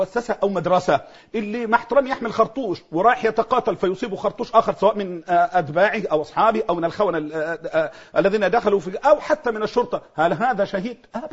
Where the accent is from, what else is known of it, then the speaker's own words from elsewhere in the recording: Mansoura, Dakahlia, Egypt; انا اعرف ولد من المنصورة من عندنا